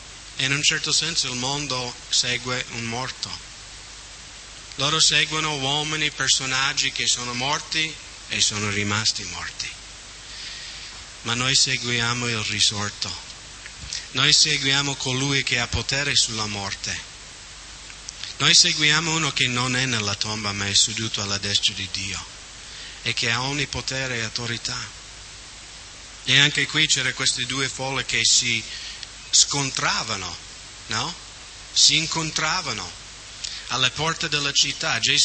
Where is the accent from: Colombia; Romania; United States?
United States; Seattle, Washington; Italian is a second language; dalle mie parti a Seattle, nel nord ovest, ci sono i salmoni che ogni anno, no, vanno su per il fiume.